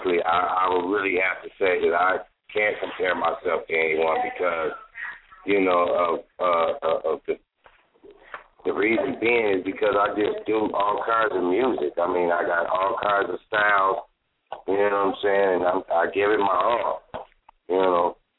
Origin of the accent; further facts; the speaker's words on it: Pomona, California, United States; I'm a West Coast nigga. I'm from Pomona.